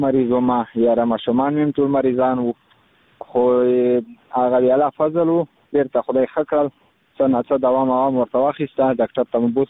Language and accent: Pashto; Khost, Afghanistan; بس زه خو د خوست ولایت مربوط یم، مرکز اوسیدونکی یم.